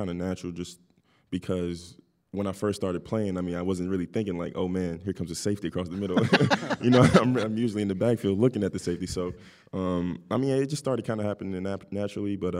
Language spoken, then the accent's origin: English; Westchester, Illinois, United States; I grew up right outside of, I would say, right outside Hillside area. It's called Westchester, Illinois. Not too many people have heard of it, but it's a good town, good people.